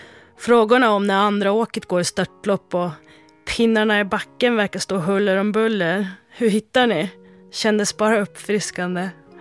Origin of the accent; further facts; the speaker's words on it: Norrland, Sweden; Men som norrlänning och uppväxt i en liten by, då är jag van att lösa konflikter